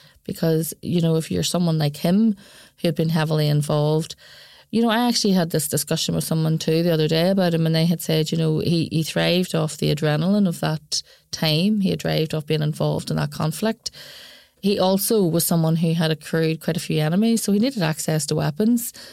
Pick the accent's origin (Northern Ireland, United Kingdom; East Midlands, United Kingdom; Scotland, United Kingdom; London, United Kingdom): Northern Ireland, United Kingdom; Belfast; I'm someone from West Belfast and from that time.